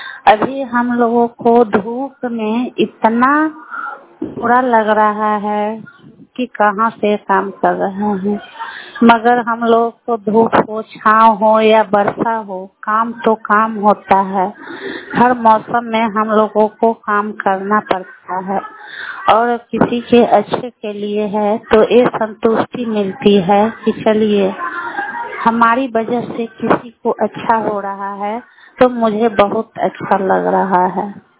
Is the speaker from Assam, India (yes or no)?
no; Anbarpur, Bihar, India; मैं लालगढ़ प्रखंड के अनबरपुर पंचायत के निवासी हूँ।